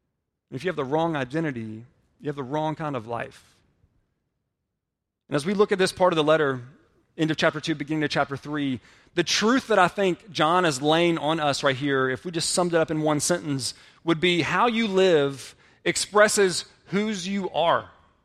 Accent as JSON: {"language": "English", "town": "LaGrange", "country": "United States", "said": "I'm from LaGrange, a city of 8,000 people."}